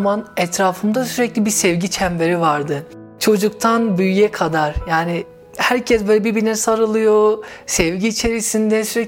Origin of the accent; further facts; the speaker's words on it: Siirt Province, Turkey; İslam dinine bağlı yani ve Siirt çevresi olduğu için aşırı dindarlar. Ben de o yörede yetiştim